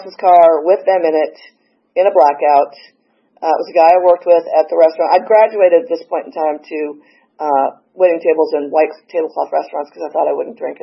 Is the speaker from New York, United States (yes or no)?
yes; New York City, New York, United States; So, and especially being a New Yorker, I had that arrogance, whatever. And, you know, growing up in New York, my sisters, my family would get traffic tickets, they'd throw them in the trash.